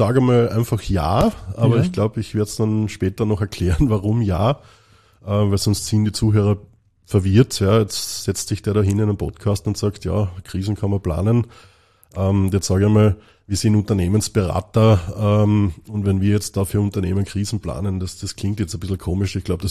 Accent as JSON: {"language": "German", "region": "Carinthia", "country": "Austria", "tie": "born there", "accent": "Carinthian dialect", "said": "ich bin in Kärnten geboren. Ich versuche natürlich Hochdeutsch zu sprechen, aber es könnte auch passieren, dass ich in den wunderbaren Kärntner Dialekt falle manchmal."}